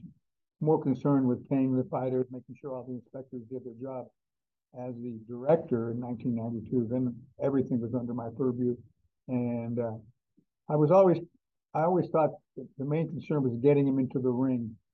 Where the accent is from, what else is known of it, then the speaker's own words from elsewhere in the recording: Arizona, United States; born there; now in Nevada, United States; I was originally born in Arizona and moved to Nevada probably 60 years ago.